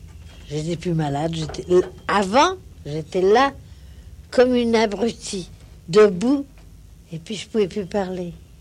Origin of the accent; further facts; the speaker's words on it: Enghien-les-Bains, Île-de-France, France; born there; Non, je suis née à Enghien.